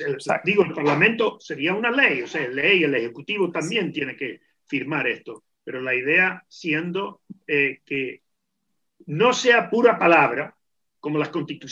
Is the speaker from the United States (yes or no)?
yes; United States; como tú sabes, nací, me crié en Estados Unidos